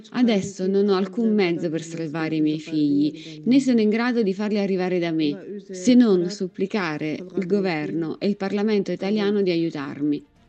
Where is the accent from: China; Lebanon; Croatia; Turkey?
China; Kashgar, Xinjiang; now in Italy; vengo dalla regione del Kashgar del Turkestan orientale, conosciuta anche come la regione autonoma Uiguri dello Xinjiang, Cina nord-occidentale. Vivo in Italia con mio marito e 3 figli.